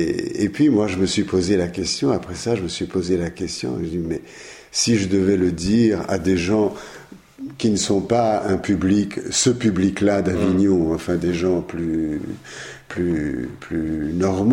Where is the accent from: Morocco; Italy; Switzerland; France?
Italy; French is a second language; comme je suis italien, eh bien, j'étais l'italien de service.